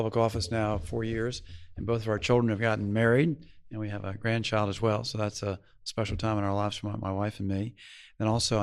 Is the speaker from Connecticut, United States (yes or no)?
no; Washington, District of Columbia, United States; now in Raleigh, United States; I grew up in the District of Columbia. My dad had served in World War II and got settler after the war, and we lived in the city.